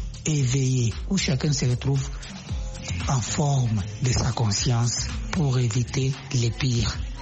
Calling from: Lubumbashi, Haut-Katanga, DR Congo; depuis le Lubumbashi, République démocratique du Congo, mon pays natal.

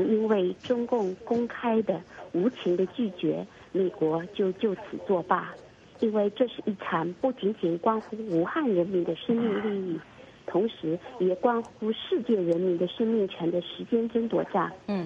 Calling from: Germany; 我是来自德国的

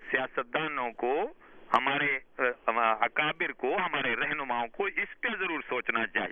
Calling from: Khushab, Punjab, Pakistan; عرض کر رہا ہوں خوشاب سے.

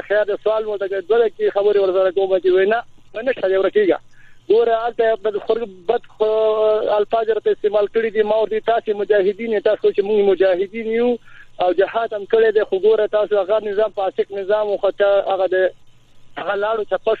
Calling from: Nangarhar, Afghanistan; بننګرهار ولایت خورجان ول ساري نه خورې وړي کې درته نیو دي

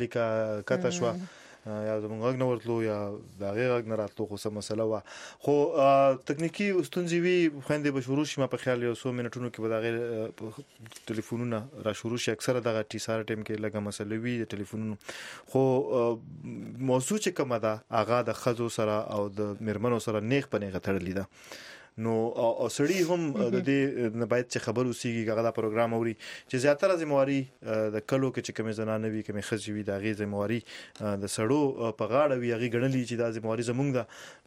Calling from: Bannu, Khyber Pakhtunkhwa, Pakistan

